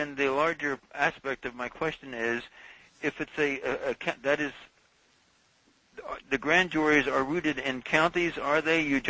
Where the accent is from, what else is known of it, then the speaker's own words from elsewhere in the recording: California, United States; I'll admit this is a hypothetical question. I'm from California.